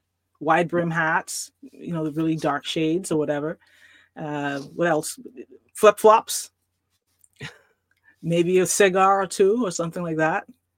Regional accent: Bahamas; and I'm from the Bahamas, as I've mentioned before, and it's a place where it's a lot different from here. We don't have the four seasons.

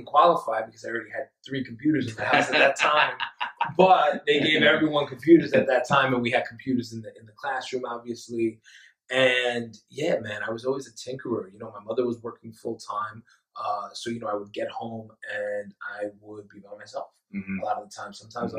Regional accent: Union City, New Jersey, United States; I grew up in Union City, New Jersey.

